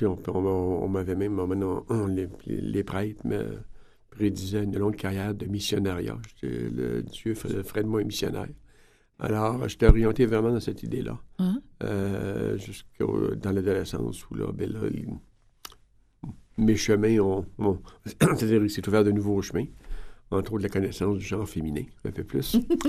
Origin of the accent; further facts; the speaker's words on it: Péribonka, Quebec, Canada; Moi, je suis originaire du Lac-Saint-Jean, je suis né à Péribonka, au Lac-Saint-Jean, où j'ai vécu jusqu'à l'âge de 11 ans, et dans une famille de 4.